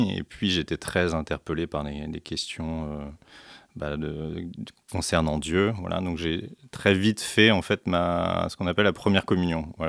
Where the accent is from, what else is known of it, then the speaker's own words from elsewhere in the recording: Centre-Val de Loire, France; moved away as an adult; j'ai pas l'accent Lot-et-Garonnais. Je suis originaire du centre de la France, voilà, de la région d'Orléans, dans la campagne orléanaise en fait, pour être exact. Voilà, du milieu plutôt agricole, père agriculteur et mère prof.